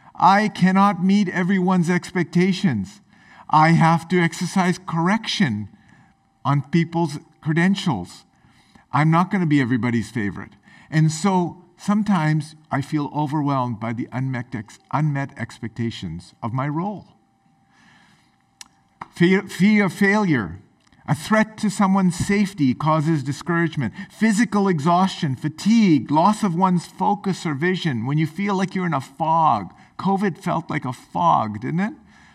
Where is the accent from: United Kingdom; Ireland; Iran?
United Kingdom; I'm British.